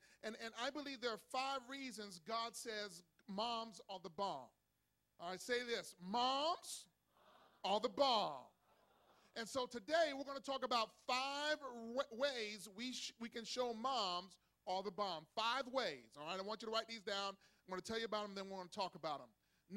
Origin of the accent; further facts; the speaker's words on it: Cincinnati, Ohio, United States; and I'm from Cincinnati, so we had basements. Don't hate me, okay? In Cincinnati, we had basements